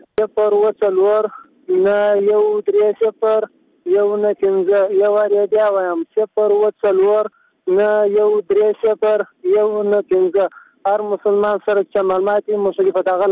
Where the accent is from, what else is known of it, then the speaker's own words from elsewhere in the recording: Helmand, Afghanistan; د هلمند ولایت نه یم. د ولسوالۍ د شرشرک په سیمه خبره کوم.